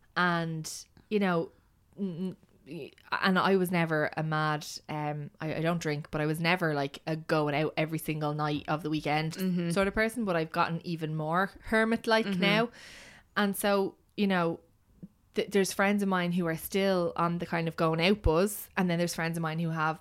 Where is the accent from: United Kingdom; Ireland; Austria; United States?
Ireland; Dublin, Leinster; she's from Athlone and I'm from Dublin, right?